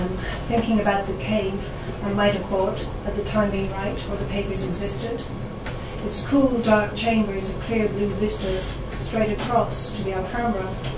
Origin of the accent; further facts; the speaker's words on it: Dublin, Leinster, Ireland; I spend a lot of my time on the formative prayer, even though it's all I'm from Dublin.